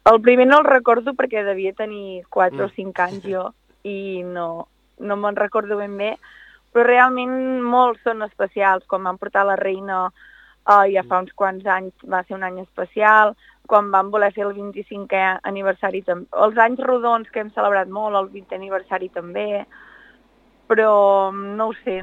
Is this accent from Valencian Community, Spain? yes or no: no; La Vall d'en Bas, Catalonia, Spain; som d'en Bas, però som de la Garrotxa i Olot, ens ho sentim totalment a casa